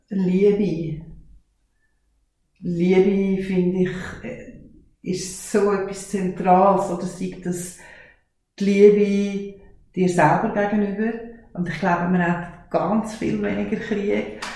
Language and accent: German; Schwyz, Switzerland; Wir sind hier im Talkessel der Schweiz aufgewachsen und der Talkessel der Schweiz, der hat nicht so viel Migration gehabt, wie zum Beispiel eine Stadt wie Biel.